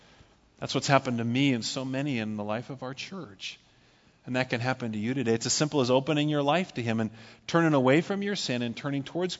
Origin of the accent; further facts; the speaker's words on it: Paradise, California, United States; When I was a boy, I grew up in Paradise, California, about 100 miles north of here.